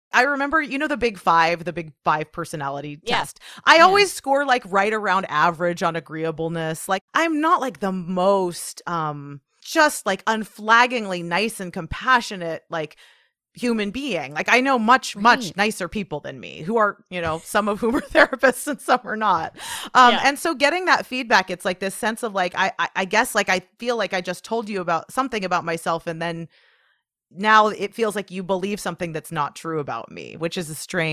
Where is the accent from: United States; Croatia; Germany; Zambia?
United States; Portland; if I'm here in my hometown, you know, of Portland and tell someone I'm a therapist.